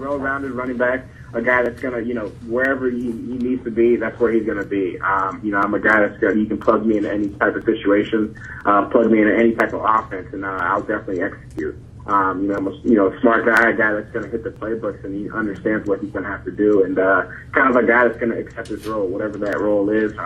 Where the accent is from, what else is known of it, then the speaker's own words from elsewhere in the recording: Boca Raton, Florida, United States; also born or lived in Fort Lauderdale; I grew up in South Florida, kind of like Palm Beach County area, Boca Raton, Delray. Grew up there until I got to high school.